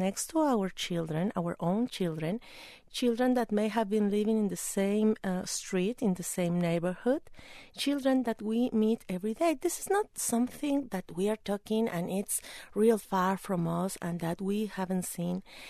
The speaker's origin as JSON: {"language": "English", "country": "Mexico", "moved": "as an adult", "lives_now": "Los Angeles, United States", "said": "I'm originally from Mexico. I moved to Los Angeles 11 years ago"}